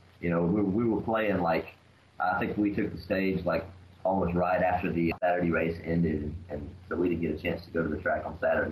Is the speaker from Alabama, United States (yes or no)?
yes; Alabama, United States; you know, I am from Alabama. I am the stereotypical Alabamian.